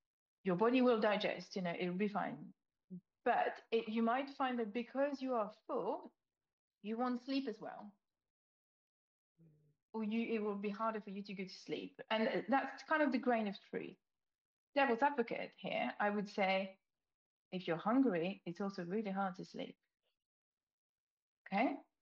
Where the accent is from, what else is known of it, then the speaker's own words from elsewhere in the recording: France; now in United Kingdom; not just because I'm wearing a stripy top, but because of my accent, I'm French.